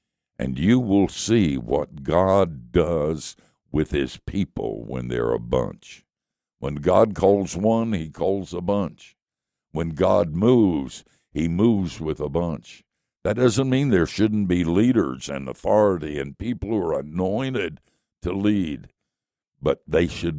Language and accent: English; United States; I'm American, and whenever I'm in California and at that airport where there's a statue of John Wayne, I kneel.